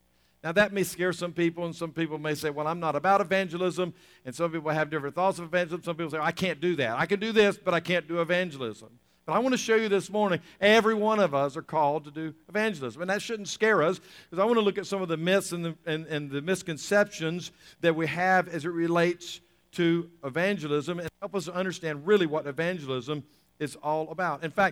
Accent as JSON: {"language": "English", "region": "the South", "country": "United States", "said": "Anyway, we're from the South. You know, that's just what we do."}